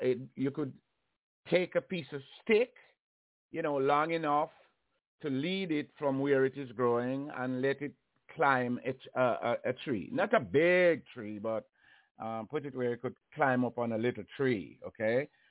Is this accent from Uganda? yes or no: no; Jamaica; I'm from Jamaica, so expect me to use words that maybe Jamaicans and people who are accustomed to Jamaicans is likely know.